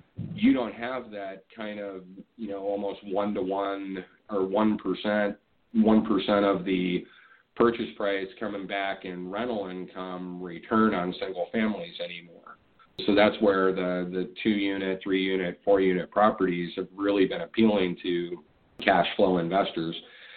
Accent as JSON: {"language": "English", "town": "Tempe", "region": "Arizona", "country": "United States", "tie": "born or raised there", "also_born_or_lived": "Illinois", "lives_now": "Tucson, United States", "said": "I was actually originally from Illinois, and then my parents moved me against my will at 9 years old to Tempe, Arizona. And I lived in the, you know, Tempe, Phoenix, you know, metro area for close to, I think it was about 15 years."}